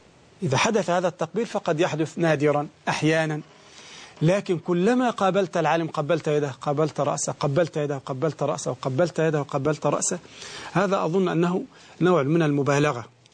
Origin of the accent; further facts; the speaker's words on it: Egypt; وهذا أمر صار ملحوظا لا سيما عندنا في مصر